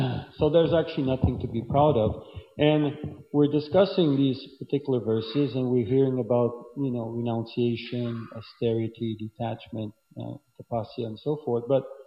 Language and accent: English; Canada; I'm from Canada, so in Canada, you see a lot of things made in Canada, we're very proud.